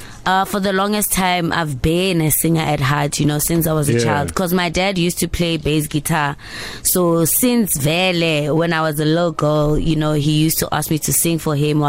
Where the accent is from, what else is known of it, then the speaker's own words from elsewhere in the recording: Mahikeng, North West, South Africa; now in Johannesburg, South Africa; from Bugunwu Pirima Northwest, a place called Muff Town. I started my musical journey around 2008. Obviously, coming from Muff Town